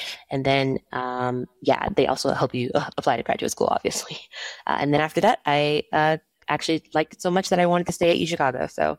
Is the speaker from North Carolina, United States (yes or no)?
yes; Cary, North Carolina, United States; I'm from Cary, North Carolina.